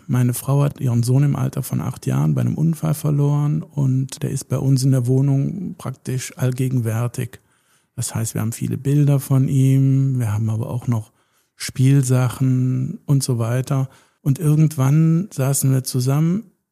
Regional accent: North Rhine-Westphalia, Germany; born there; ich komme gebürtig aus der Region zwischen Aachen und Köln, habe dort Betriebswirtschaft gelernt

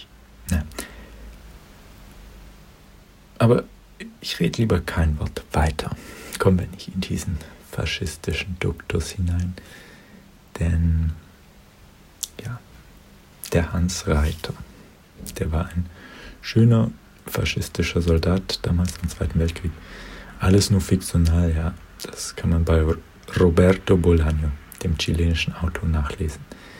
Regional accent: Germany; ich will es nicht sein, aber ich bin es eben doch qua meiner Geburt als Deutscher.

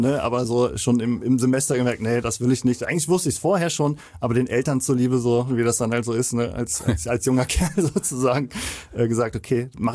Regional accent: Andernach, Rhineland-Palatinate, Germany; Ich komme aus Andernach, das ist in der Nähe von Koblenz, so 20 Kilometer entfernt ungefähr.

